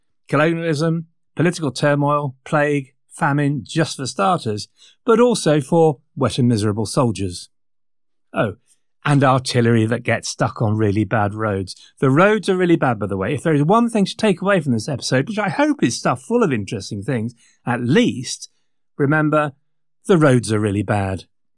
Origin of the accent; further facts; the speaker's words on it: England, United Kingdom; I mean, we're a hard-working bunch as English.